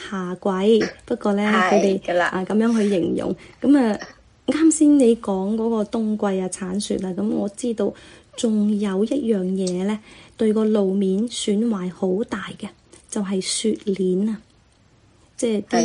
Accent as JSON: {"language": "Cantonese", "country": "China", "lives_now": "Seattle, United States", "said": "我哋中国人都多了好多在西雅图，"}